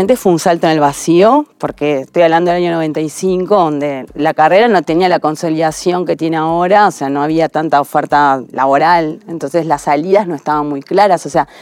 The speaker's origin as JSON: {"language": "Spanish", "town": "Tarariras", "region": "Colonia", "country": "Uruguay", "said": "Yo soy de Colonia, de Tarariras"}